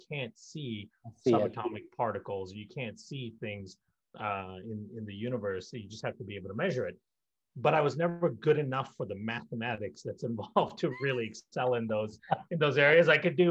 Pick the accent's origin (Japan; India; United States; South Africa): India; also born or lived in Malaysia; I grew up in India and Malaysia